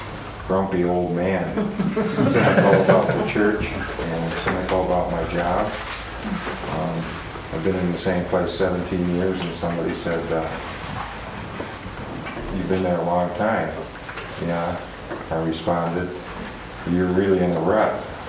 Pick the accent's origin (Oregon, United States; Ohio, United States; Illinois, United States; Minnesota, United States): Minnesota, United States; Hallock; I'm from Hallock, Minnesota.